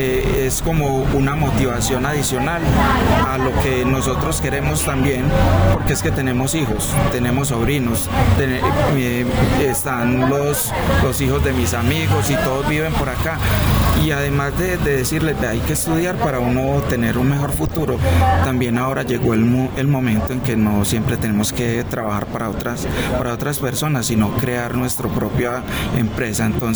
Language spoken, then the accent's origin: Spanish; Medellín, Antioquia, Colombia; Yo soy enamorado de Aranjuez y aquí nacimos, nos criamos, entonces, y sobre todo en este sector Palermo